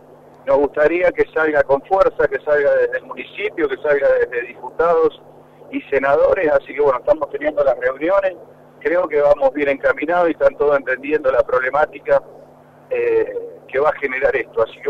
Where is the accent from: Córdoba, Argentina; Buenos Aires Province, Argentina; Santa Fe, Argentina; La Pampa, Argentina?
Santa Fe, Argentina; siendo santafesino